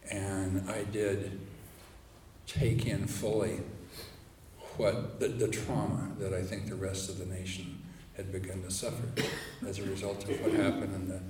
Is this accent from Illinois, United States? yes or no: no; Tucson, Arizona, United States; Tucson was my hometown. It's where I grew up. I grew up in the home my parents built in the mountains west of Tucson, in the upper Sonoran Desert.